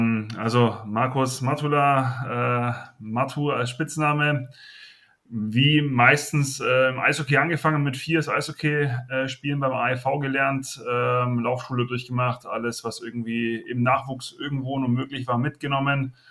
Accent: Augsburg, Bavaria, Germany; Für mich als Augsburger hervorragend

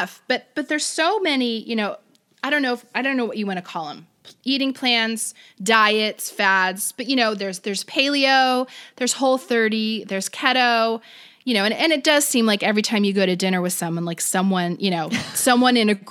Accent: Florida, United States; now in California, United States; I mean, I'm from Florida. I go back home and it's like, bring on the casserole made with, you know, some cream of something soup.

